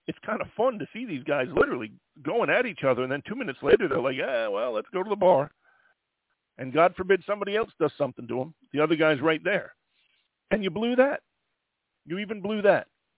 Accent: Ireland; Because I got news for you. I'm Irish.

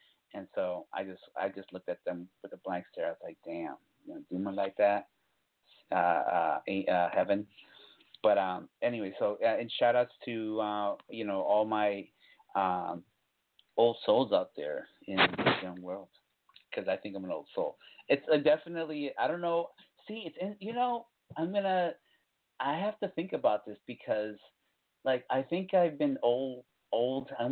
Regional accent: Boston, Massachusetts, United States; I'm broadcasting from New England, the Boston area. So it's Beantown. If you know about Bostonians, we're rough and tough, and, you know, we get it done, you know, it's city of champions.

